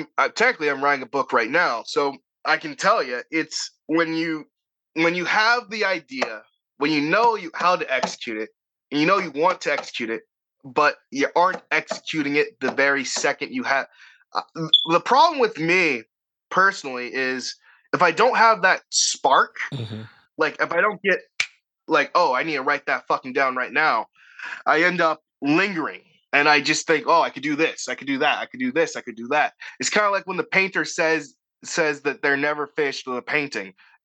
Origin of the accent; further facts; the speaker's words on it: Boston, Massachusetts, United States; I was born in Boston and in 1998. I'm a zillennial. And I grew up in Dorchester.